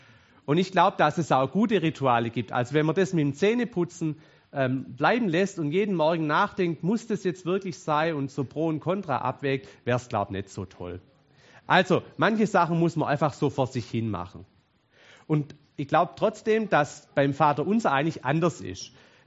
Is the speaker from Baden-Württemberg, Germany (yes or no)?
yes; Baden-Württemberg, Germany; Jetzt, als Schwabe ist man ja auch ein bisschen langsamer.